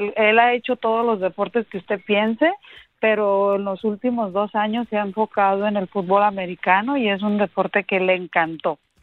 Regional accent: Aguascalientes, Mexico; now in Phoenix, United States; Aguascalientes.

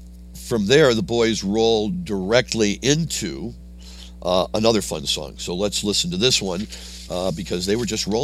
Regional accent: Chicago, Illinois, United States; I don't know if I'm pronouncing it right. I'm doing my best. I'm from Chicago.

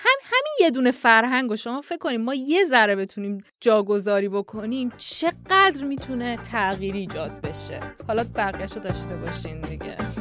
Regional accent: Iran; منم خب به هر حال دارم از ایران میام دیگه

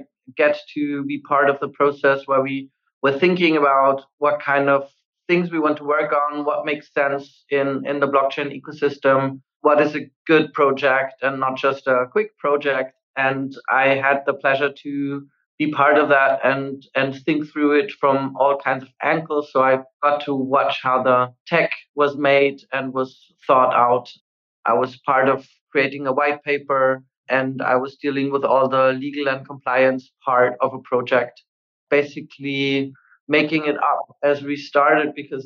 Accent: Austria; I come from Austria

